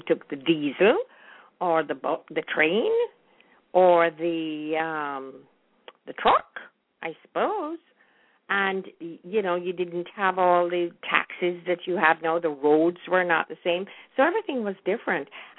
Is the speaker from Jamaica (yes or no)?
yes; Jamaica; because during my time of growing up in Jamaica